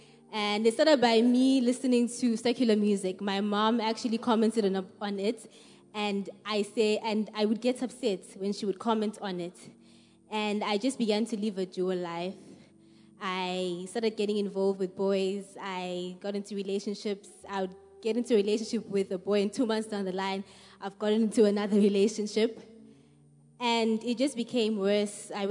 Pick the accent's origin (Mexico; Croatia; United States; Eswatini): Eswatini; I grew up in Swaziland, and from a young age